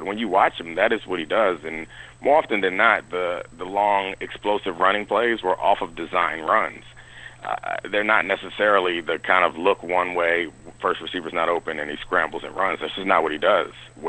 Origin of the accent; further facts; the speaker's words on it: Baltimore, Maryland, United States; I grew up in Baltimore. I'm from Baltimore, so I was happy.